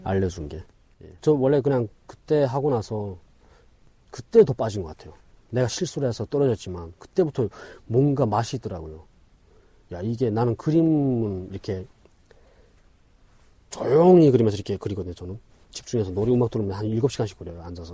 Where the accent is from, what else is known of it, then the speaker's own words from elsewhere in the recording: Wonsong, North Hamgyong, North Korea; now in South Korea; 함경북도 원성에서 왔지 거기가 어딘지 아니